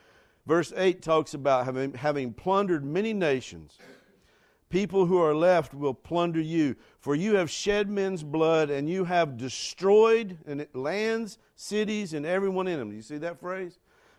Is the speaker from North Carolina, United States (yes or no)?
yes; Mooresville, North Carolina, United States; Glenn was part of our community where I grew up in Mooresville, North Carolina, just outside, actually, of Mooresville, North Carolina.